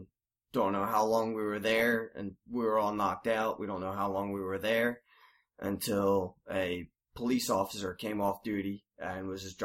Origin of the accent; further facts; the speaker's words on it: Pine Hill, New Jersey, United States; also born or lived in East Greenwich; I grew up in Pine Hill over in the Pine Barrens, and then moved over to East Greenwich.